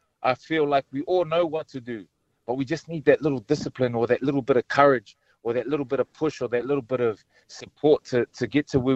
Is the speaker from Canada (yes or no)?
no; Mount Druitt, New South Wales, Australia; I've always been a man of God growing up, Mark, just like a lot of Polynesians are, as you know, growing up in Mount Druitt.